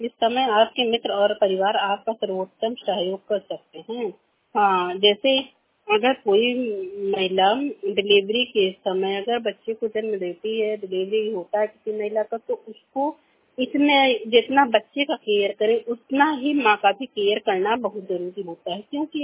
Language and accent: Hindi; Basti, Uttar Pradesh, India; मैं बस्ती जिले से हूँ। मेरा उम्र 53 साल है।